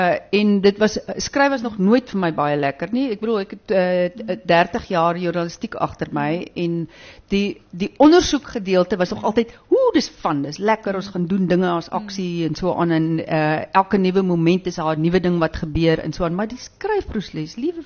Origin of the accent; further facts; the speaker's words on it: Stellenbosch, Western Cape, South Africa; as ek mense raakloop op ander plekke of nuwe mense of vreemde mense en hulle hoor ek kom van Stellenbosch af